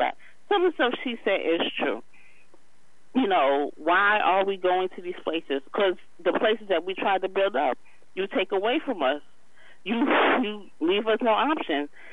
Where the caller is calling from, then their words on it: Macon, Georgia, United States; I'm calling from Macon, Georgia.